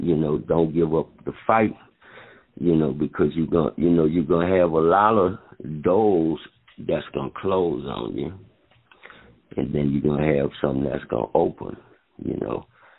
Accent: New Orleans, Louisiana, United States; being from the ghetto, you go through so much, because we are from New Orleans, the Night Wall, the Desire Project, which is a ghetto

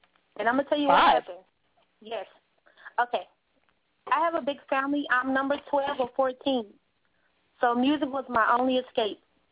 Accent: East St. Louis, Illinois, United States; from East St. Louis, Illinois, representing the 618.

